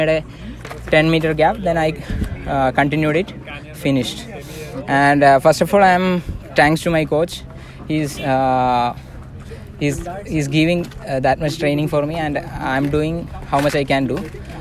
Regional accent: Kerala, India; I'm from Kerala, I can manage.

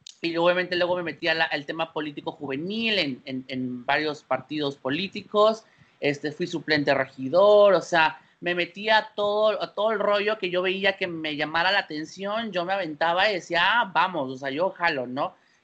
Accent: Coatzacoalcos, Veracruz, Mexico; yo soy de Coatzacoalcos, Veracruz, Jarocho

